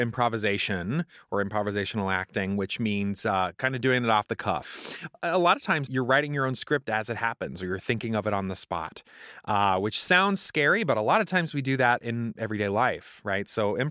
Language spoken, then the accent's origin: English; Mount Sterling, Kentucky, United States; they know that I'm from Kentucky.